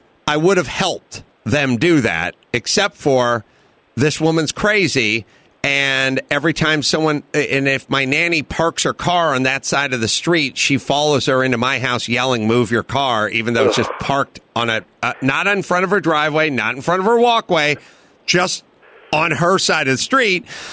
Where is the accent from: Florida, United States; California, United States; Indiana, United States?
California, United States; North Hollywood; I grew up in North Hollywood.